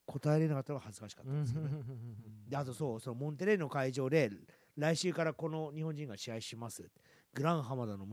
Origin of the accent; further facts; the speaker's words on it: Mexico; そう、僕メキシコで育ったというか、メキシコのプロレスは絶対こうロープは握ってるんですよね